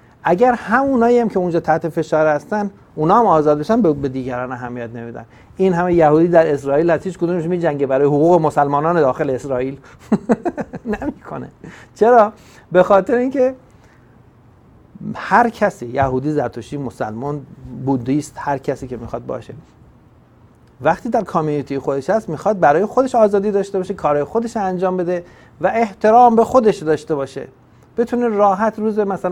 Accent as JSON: {"language": "Persian", "country": "Iran", "moved": "yes", "said": "ما همه فرار کردیم از ایران و اومدیم بیرون"}